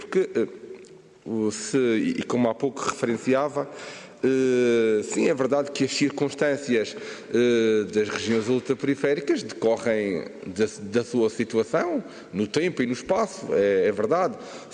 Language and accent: Portuguese; Madeira, Portugal; esta região de onde venho e onde habito, que têm a ver exatamente com um instrumento que tem a ver com o Centro Internacional de Negócios da Madeira